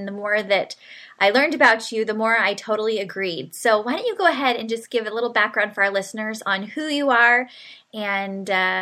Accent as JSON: {"language": "English", "region": "California", "country": "United States", "lives_now": "Virginia, United States", "said": "I am from Southern California, and my Virginia weather is mimicking Southern California today"}